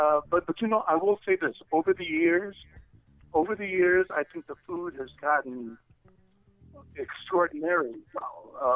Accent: Houston, Texas, United States; now, originally I'm from Houston, Texas, so I'm really big into barbecue.

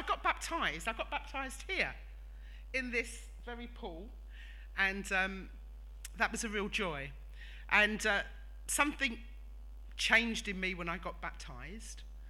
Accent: Antigua & Barbuda; born there; My dad was from the West Indies, from Dominica, and I was born in Antigua. And then I married a Nigerian

